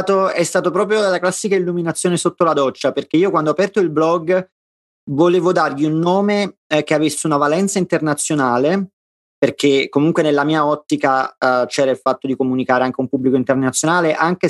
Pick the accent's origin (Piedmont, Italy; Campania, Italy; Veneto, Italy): Campania, Italy; Naples; io sono napoletano, mangio pizza da che sono in fasce